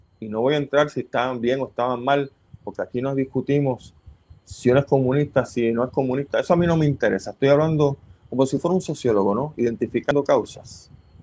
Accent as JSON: {"language": "Spanish", "country": "Puerto Rico", "said": "Lo hablo como un puertorriqueño que estoy viendo las cosas desde afuera"}